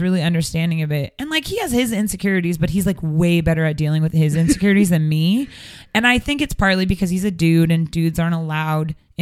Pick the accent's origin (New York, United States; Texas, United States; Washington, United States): Washington, United States; Seattle; Because that's the other thing, is I'm from Seattle and he's from LA. So, like, we come and see each other's family.